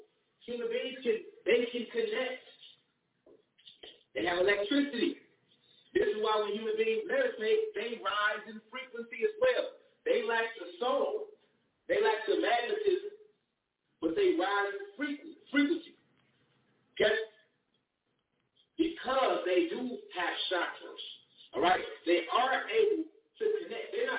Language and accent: English; Denver, Colorado, United States; I'm telling y'all, when I'm from Denver, that's white Jamaica.